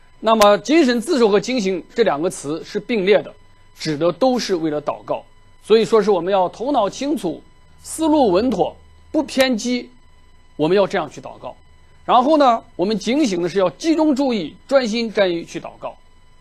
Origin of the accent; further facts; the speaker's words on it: China; 但是我们在中国的背景，我们中国人读书就是为了做官哈